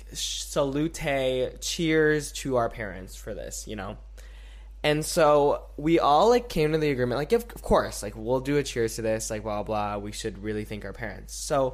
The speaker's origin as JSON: {"language": "English", "town": "San Francisco", "region": "California", "country": "United States", "tie": "born or raised there", "also_born_or_lived": "Princeton", "said": "I was born in Princeton, New Jersey, but I was raised in San Francisco. And raised in San Francisco, I mean, I lived in a garage in San Francisco."}